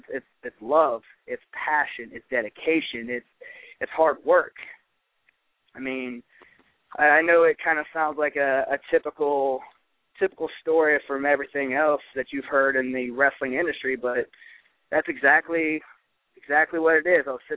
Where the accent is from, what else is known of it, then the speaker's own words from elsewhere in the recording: Dayton, Ohio, United States; So when you hear that constantly, like, oh, where are you from? Dayton, Ohio.